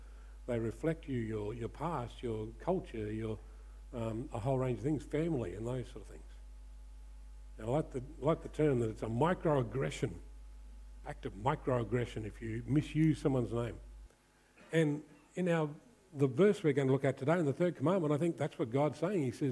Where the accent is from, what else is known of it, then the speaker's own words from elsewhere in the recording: Australia; we're very casual in a lot of the way we approach things as Australian, very laid back.